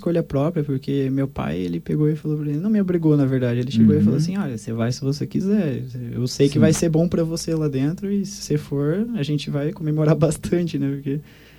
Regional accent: Nova Alvorada, Brazil; Eu sou de Nova Alvorada.

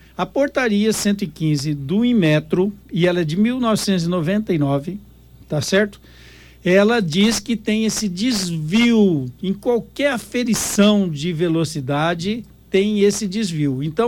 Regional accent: Dourados, Mato Grosso do Sul, Brazil; parece que você não gosta de Dourados. Não, eu adoro, é minha terra, eu nasci aqui.

